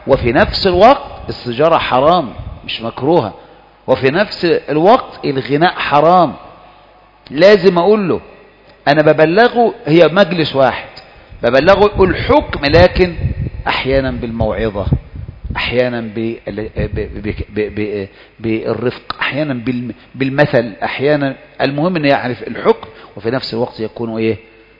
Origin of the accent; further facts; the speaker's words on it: Egypt; كثير من الجماعات نحن في من أهل مصر مؤسسوها